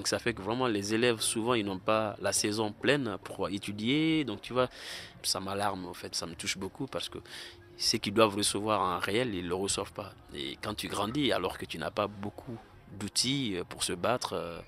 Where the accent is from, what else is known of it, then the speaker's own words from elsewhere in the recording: Conakry, Guinea; French is a second language; comme je suis né et grandi à Conakry, on parle plus toutes ces langues, soussou, malinké et poulard, tout ça. Djaranké, je chante aussi. Parce que voilà, ma mère est soussou, mon père est malinké, mais nos parents se sont installés chez les Djaranké, donc je parle Djaranké aussi, français aussi